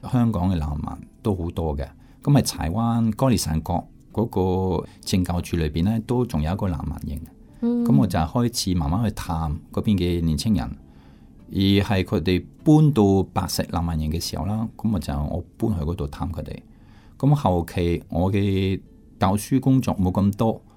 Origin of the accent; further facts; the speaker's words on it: France; Cantonese is a second language; 因为我是法国人，你是中国人的嘛